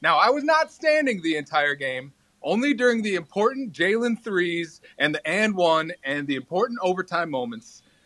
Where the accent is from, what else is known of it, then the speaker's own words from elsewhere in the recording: Chicago, Illinois, United States; I'm from Chicago.